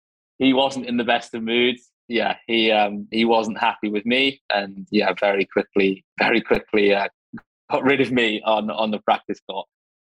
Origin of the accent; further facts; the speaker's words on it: England, United Kingdom; I can't, it's so bad. I'm English and I can't remember.